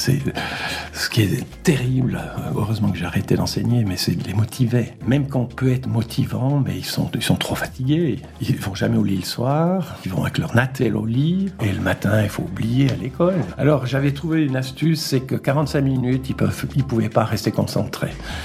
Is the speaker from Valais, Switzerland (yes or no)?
yes; Valais, Switzerland; now in Jura, Switzerland; J'ai essayé de postuler en Valais, mon pays d'origine.